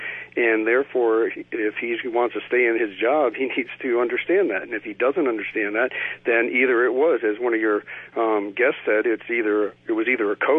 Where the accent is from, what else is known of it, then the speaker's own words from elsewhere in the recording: the South, United States; I grew up in the South. I moved all over the country, but I grew up in the South, and I remember segregated bathrooms and water fountains